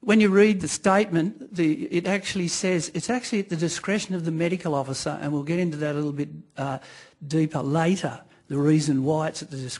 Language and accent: English; New South Wales, Australia; My people are the Gundungurra. I'm from the Blue Mountains in New South Wales.